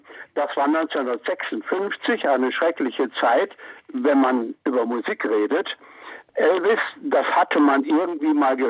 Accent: Düsseldorf, North Rhine-Westphalia, Germany; ich bin in Düsseldorf groß geworden

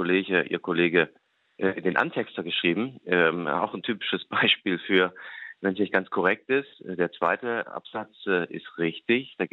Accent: Erfurt, Thuringia, Germany; Ich bin Thüringer, gebürtig aus Erfurt.

